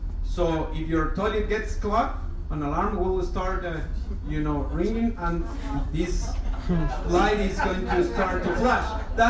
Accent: Quito, Pichincha, Ecuador; I'm originally from Quito.

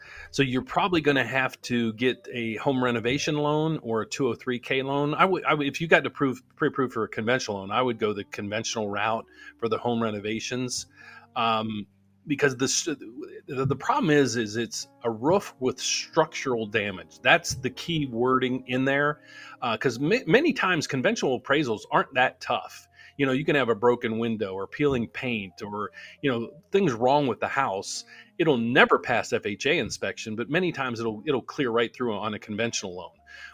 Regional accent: West Virginia, United States; I'm from West Virginia. I told you I grew up just north of Wheeling.

